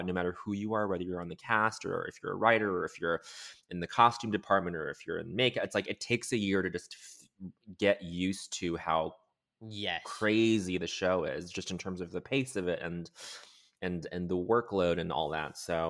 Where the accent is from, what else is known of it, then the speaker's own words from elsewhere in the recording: Denver, Colorado, United States; also born or lived in Montreal, Canada; I grew up in Denver, but I lived in Montreal.